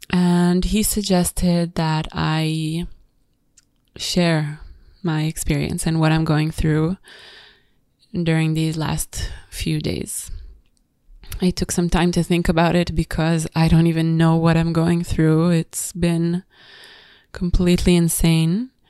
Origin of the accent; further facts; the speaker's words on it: Tel Aviv, Tel Aviv District, Israel; I am originally from Tel Aviv, Israel. That's where I live right now.